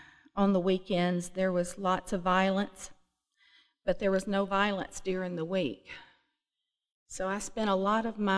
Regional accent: Nashville, Tennessee, United States; I'm from Nashville, Tennessee, and I was raised in Nashville, Tennessee.

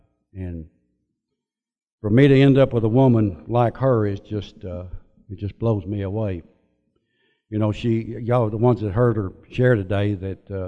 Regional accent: Bowling Green, United States; I was born and raised in Bowling Green

